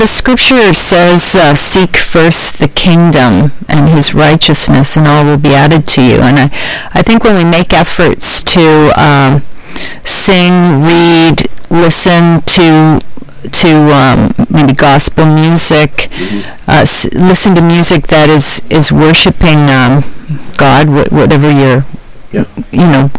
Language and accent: English; Waterloo, Ontario, Canada; I was raised in Waterloo, so all my significant relationships are in another place.